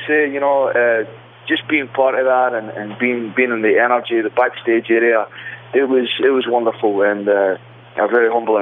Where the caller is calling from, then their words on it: Franklin, Tennessee, United States; I'm actually calling from Franklin, Tennessee.